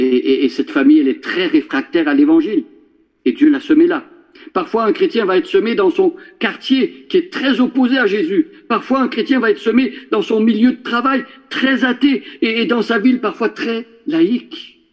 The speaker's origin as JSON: {"language": "French", "town": "Drummondville", "region": "Quebec", "country": "Canada", "said": "Moi, je suis originaire de Drummondville."}